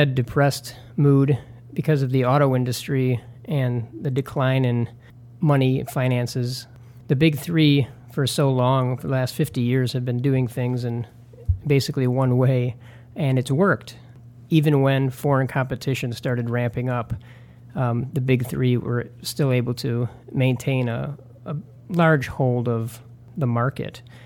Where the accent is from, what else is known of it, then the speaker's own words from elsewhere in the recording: Detroit, Michigan, United States; from Detroit.